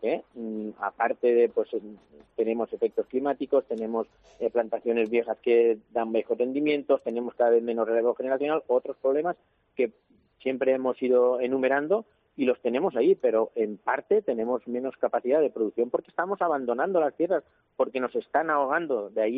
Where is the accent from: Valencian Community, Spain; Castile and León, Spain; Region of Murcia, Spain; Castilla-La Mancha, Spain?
Valencian Community, Spain; sobre todo al mayor productor que somos los valencianos.